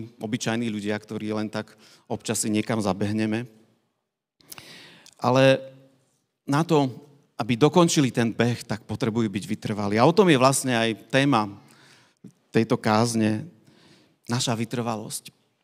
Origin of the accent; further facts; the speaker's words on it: Tatras, Slovakia; keď v Tatrách, odkiaľ pochádzam